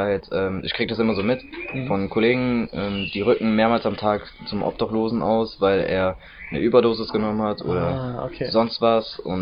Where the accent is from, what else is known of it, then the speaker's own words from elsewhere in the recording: Asch, Germany; Also nicht immer nur so zwei Linien, ich komme aus Asch.